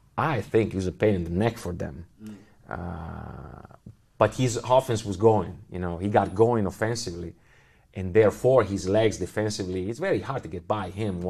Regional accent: Milan, Lombardy, Italy; I give you the example of Milano because it's my home country. So, of course, I always keep an eye on Italy, you know.

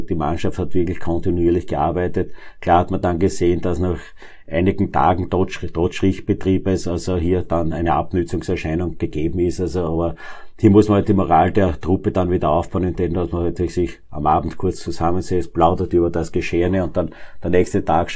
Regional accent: Lower Austria, Austria; bei uns in Österreich. Ich komme aus dem Bezirk Neunkirchen

